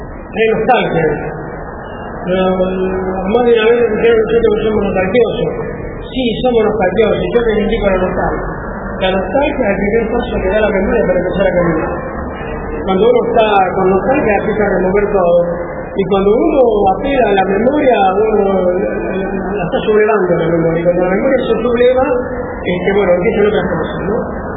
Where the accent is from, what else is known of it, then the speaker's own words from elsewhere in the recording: Santa Fe, Argentina; born there; Y yo me crié en los andenes, porque nací en Santa Fe y me di cuenta que vivía en un pueblo que se llamaba Río Palo, en la precordillera Juanita